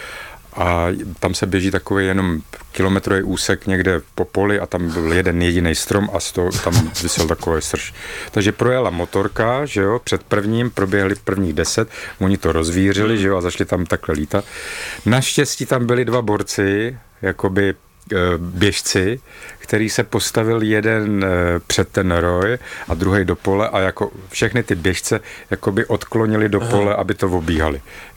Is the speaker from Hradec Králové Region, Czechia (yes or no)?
yes; Hradec Králové, Hradec Králové Region, Czechia; A hnedka první ročník v Hradci Králové, zase v Hradci Králové, protože jsem z Hradce Králové